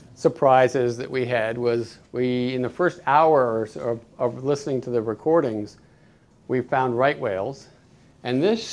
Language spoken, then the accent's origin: English; Wellfleet, Massachusetts, United States; also born or lived in Truro; I grew up in Massachusetts. I grew up in Wellfleet and Truro.